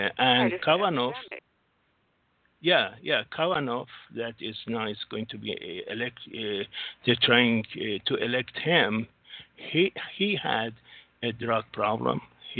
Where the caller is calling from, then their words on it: Singapore; from Singapore.